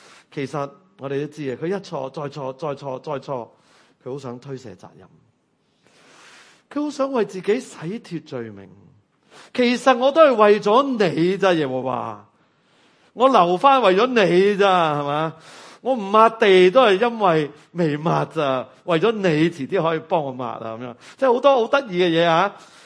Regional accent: Guangdong, China; 又或者我哋广东人讲啊，执执搏唔多觉啊。

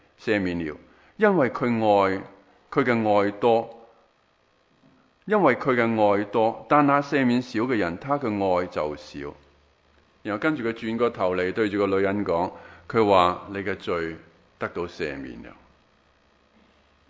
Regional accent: China; 我哋中国人都系啦，喺农村嗰度吓

